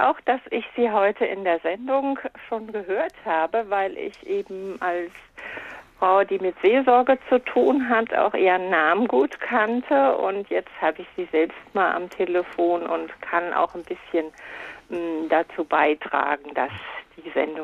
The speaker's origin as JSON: {"language": "German", "town": "Cologne", "region": "North Rhine-Westphalia", "country": "Germany", "tie": "born or raised there", "said": "Ich bin in Köln groß geworden. Und kam also als Baby 1954 nach Köln."}